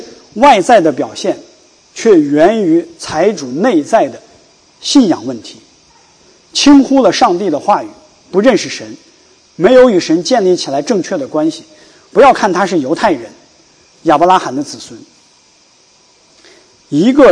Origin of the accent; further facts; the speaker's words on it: China; 我是在大陆出生长大